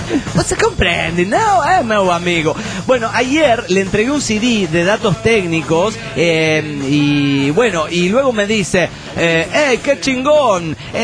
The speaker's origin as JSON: {"language": "Spanish", "town": "Trujillo", "region": "La Libertad", "country": "Peru", "said": "de Trujillo, Perú."}